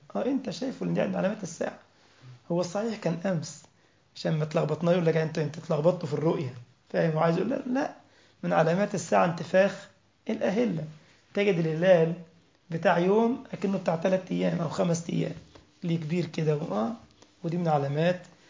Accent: Egypt; ده كان مغني عندنا في مصر

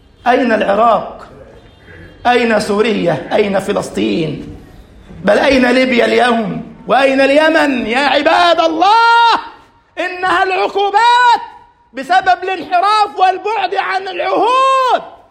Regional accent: Egypt

